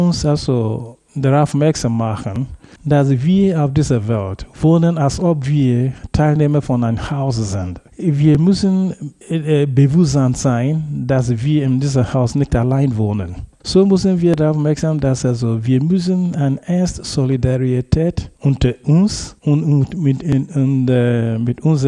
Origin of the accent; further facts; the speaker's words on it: Ghana; ich bin aus Ghana nie in Osteuropa gewesen